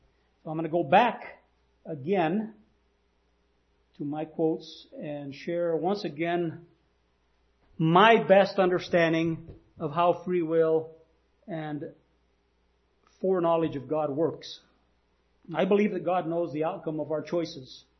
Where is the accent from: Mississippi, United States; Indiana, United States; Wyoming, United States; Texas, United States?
Wyoming, United States; Green River; I mean, I'm on Facebook with where I grew up in Green River, Wyoming.